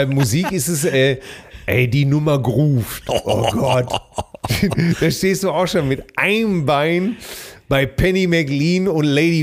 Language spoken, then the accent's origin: German; Hamm, North Rhine-Westphalia, Germany; Bei uns in Hamm gibt es auch einen Spezialausdruck, der heißt Jaust.